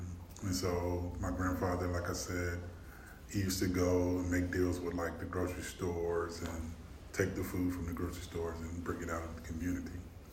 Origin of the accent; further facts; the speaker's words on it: Arkansas, United States; I am from Arkansas.